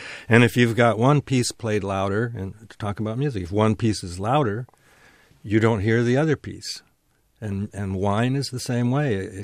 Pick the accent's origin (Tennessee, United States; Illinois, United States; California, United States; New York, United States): California, United States; San Luis Obispo; I was raised in San Luis Obispo, and in those days there were no vineyards there to speak of.